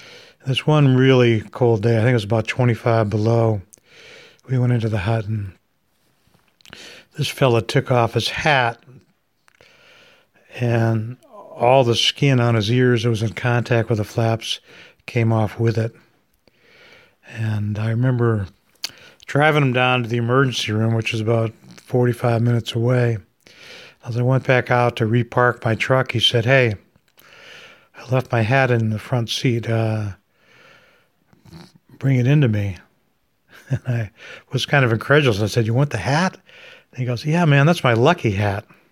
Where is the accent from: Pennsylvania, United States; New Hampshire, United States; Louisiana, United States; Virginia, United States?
New Hampshire, United States; I was from New Hampshire, and I didn't think it was particularly great weather.